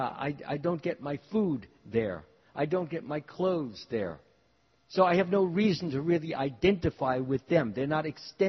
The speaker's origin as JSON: {"language": "English", "town": "Los Angeles", "region": "California", "country": "United States", "said": "I live in California. And one becomes proud of the fact that he lives in California. Yes, I'm a Californian. I'm a Los Angelinos."}